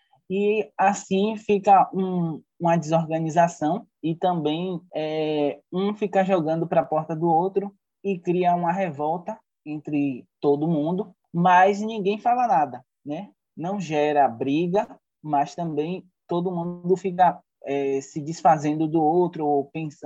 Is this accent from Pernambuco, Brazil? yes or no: no; Salvador, Bahia, Brazil; Eu nasci em Salvador, Bahia, moro no bairro do Rio Vermelho, também nasci aqui.